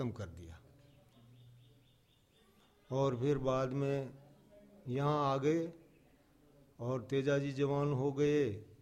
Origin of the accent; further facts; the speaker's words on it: Amratya, India; मैं ग्राम अमरत्या का रहने वाला हूँ और यहाँ श्री वीर तेजाजी महाराज बाल बाग हिंडोली पर इनकी सेवा में रहता हूँ।